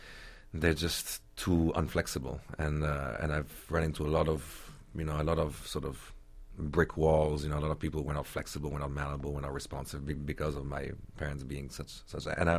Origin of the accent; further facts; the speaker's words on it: Italy; first language German; English is a second language; Actually, my first language was German, believe it or not.